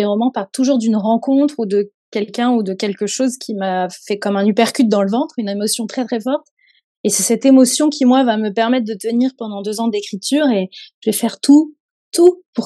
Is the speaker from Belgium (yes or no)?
no; Toulon, Provence-Alpes-Côte d'Azur, France; moi, je suis née à Toulon. Ma grand-mère qui m'a élevée habitait à Toulon.